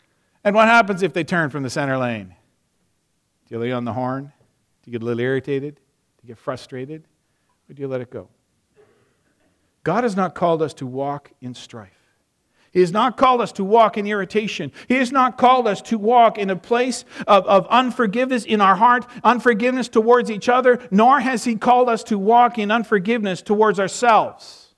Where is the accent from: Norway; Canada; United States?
Canada; Alberta; Yes, I'm an Alberta boy. I grew up in Alberta.